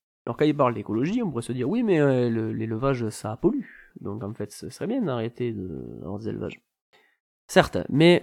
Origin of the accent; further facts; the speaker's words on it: France; chez nous, en France